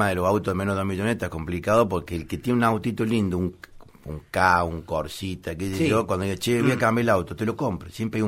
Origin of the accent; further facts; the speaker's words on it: Río Cuarto, Córdoba, Argentina; also born or lived in Bahía Blanca; now in Villa María, Argentina; Yo soy nativo de Río Cuarto, sí.